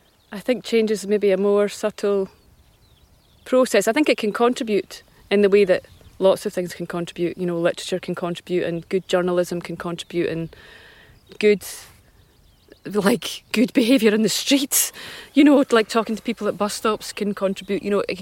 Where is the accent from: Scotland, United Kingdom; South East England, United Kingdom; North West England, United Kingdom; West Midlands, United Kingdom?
Scotland, United Kingdom; there's something about the fact of that that pains me as a Scottish person